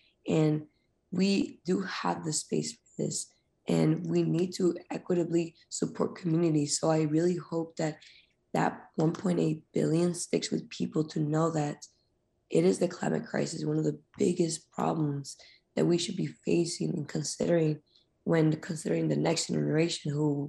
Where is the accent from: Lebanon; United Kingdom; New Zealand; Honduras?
Honduras; now in United States; Me, myself, I am an immigrant from Honduras. I moved here 6 years ago